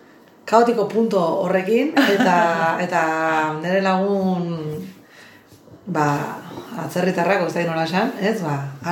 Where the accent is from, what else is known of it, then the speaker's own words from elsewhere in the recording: Eibar, Basque Country, Spain; hemen Eibartarra naiz ni